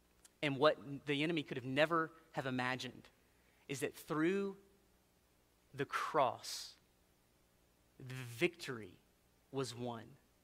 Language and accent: English; Georgia, United States; also born or lived in West Virginia; when I grew up in Georgia and then in West Virginia and in a military family, we moved around a lot.